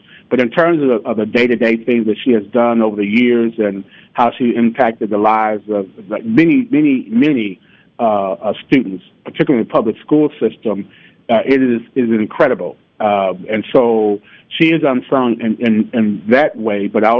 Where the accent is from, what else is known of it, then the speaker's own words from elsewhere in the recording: St. Louis, Missouri, United States; So I grew up on Blackstone off of Martin Luther King. They call it the Wells Goodfellow neighborhood now, but back then it was just you lived on the west side of St. Louis.